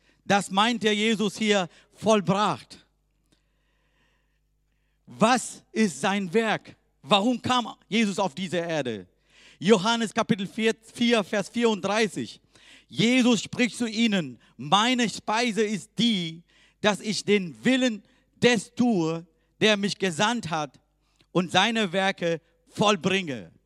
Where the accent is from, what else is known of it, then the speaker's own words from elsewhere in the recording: Sri Lanka; now in Germany; Ich komme aus Sri Lanka